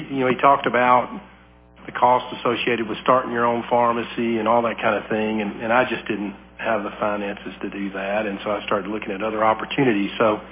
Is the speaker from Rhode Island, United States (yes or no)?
no; Lafayette, Tennessee, United States; also born or lived in Indianapolis; actually born in Indianapolis, but my family moved to Macon County when I was less than a year old. And so I was born and raised in Lafayette, went to high school there, went to school at Tennessee Tech.